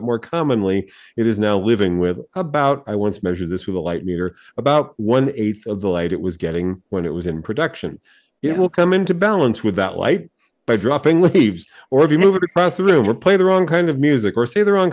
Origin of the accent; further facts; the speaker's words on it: San Diego, California, United States; I grew up in San Diego, where Ficus benjamina was planted in front yards.